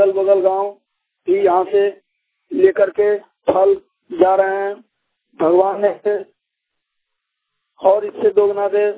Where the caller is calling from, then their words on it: Jamui, Bihar, India; जमुई से। हमारे गांव ग्राम पोस्ट भवन में